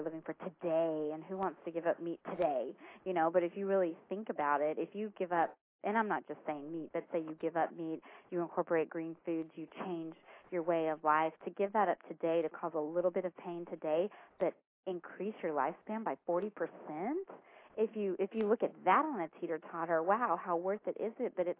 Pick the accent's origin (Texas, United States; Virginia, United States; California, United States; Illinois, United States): Texas, United States; And so coming from, I'm from Texas, and so meat was very big.